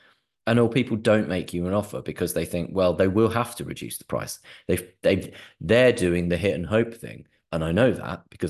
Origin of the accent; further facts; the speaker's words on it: United Kingdom; being British, we're not very good at making an offer.